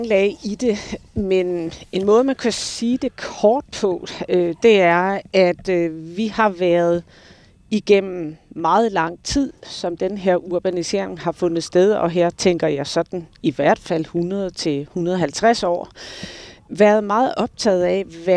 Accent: Odense, Region of Southern Denmark, Denmark; now in Aalborg, Denmark; Jeg er vokset op i Odense. Forstaden Tarp i Odense.

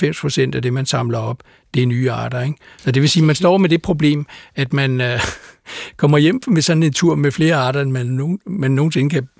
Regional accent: Tisvilde, Capital Region of Denmark, Denmark; Og så har jeg jo så brugt hele min barndom i Tisvilde med at rende rundt.

